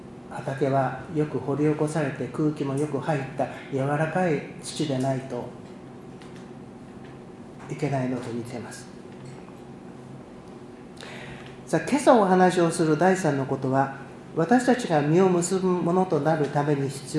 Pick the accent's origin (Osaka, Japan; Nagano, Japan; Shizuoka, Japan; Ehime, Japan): Nagano, Japan; 私の田舎の長野県では巨人の試合しか中継しなかったんで